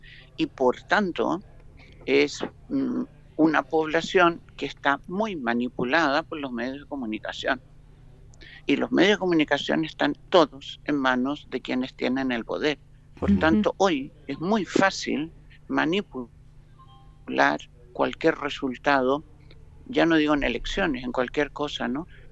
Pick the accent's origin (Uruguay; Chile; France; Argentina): Chile; also born or lived in Spain; yo soy chilena, viví en España, pero actualmente vivo en Chile.